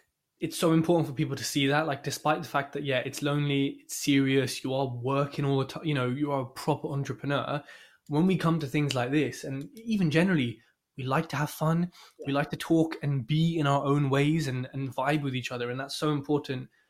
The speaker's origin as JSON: {"language": "English", "region": "London", "country": "United Kingdom", "said": "I'm a Londoner, man. I know the ends. I know this place."}